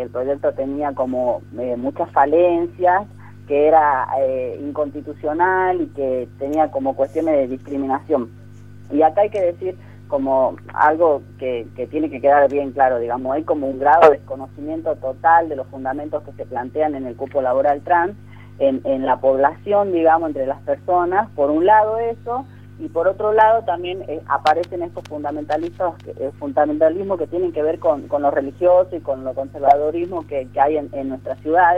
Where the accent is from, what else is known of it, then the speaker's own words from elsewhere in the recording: Orán, Salta, Argentina; celebrando la aprobación del cupo laboral trans allá en mi ciudad, ¿no?